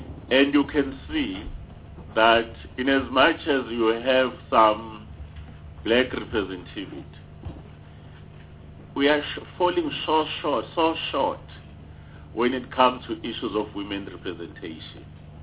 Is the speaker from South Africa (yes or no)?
yes; Mpumalanga, South Africa; also born or lived in KwaZulu-Natal; I'm from Mpumalanga, but I also stayed in KwaZulu-Natal